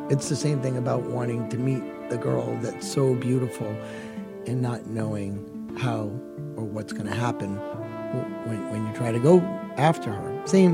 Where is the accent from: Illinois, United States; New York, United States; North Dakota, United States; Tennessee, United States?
New York, United States; New York City; I grew up in New York City, Manhattan, circa 1960s. It was an interesting time.